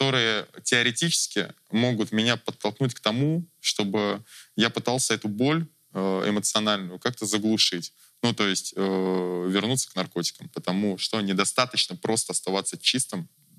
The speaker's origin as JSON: {"language": "Russian", "region": "Moscow", "country": "Russia", "said": "я наркоман из Москвы"}